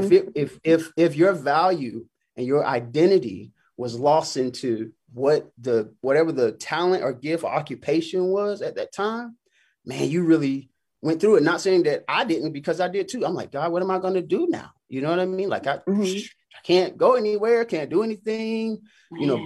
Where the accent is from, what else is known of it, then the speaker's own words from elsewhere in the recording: Macon, Georgia, United States; So going anytime I get a chance to go back to my hometown, shout out Macon, Georgia, Warner Robins and the surrounding areas. It's always love there, you know what I mean?